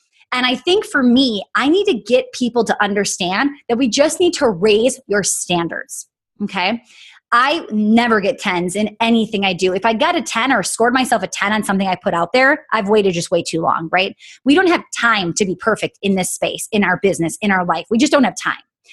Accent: Wisconsin, United States; I was like, oh, I'm from Wisconsin. It's like, people think that's the same thing because we're Midwest, right?

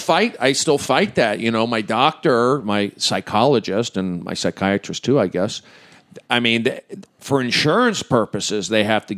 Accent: California, United States; I'm from the Valley.

